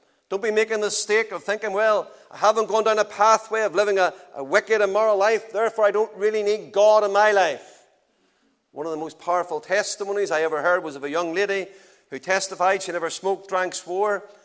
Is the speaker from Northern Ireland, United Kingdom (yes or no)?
yes; Lisburn, Northern Ireland, United Kingdom; I was born and brought up in Lisburn